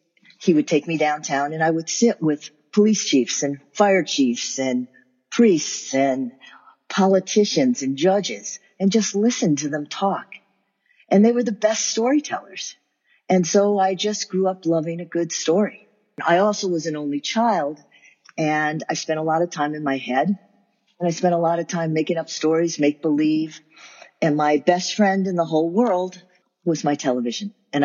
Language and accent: English; Chicago, Illinois, United States; Where I'm from did shape my sense of everything, my values, my aesthetics. I'm a Midwesterner. I'm from Chicago. And I grew up in a city where everybody has a story to tell.